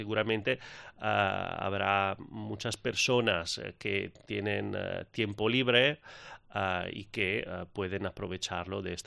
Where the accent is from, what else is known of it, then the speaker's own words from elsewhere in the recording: Italy; Spanish is a second language; Sobre todo de mi acento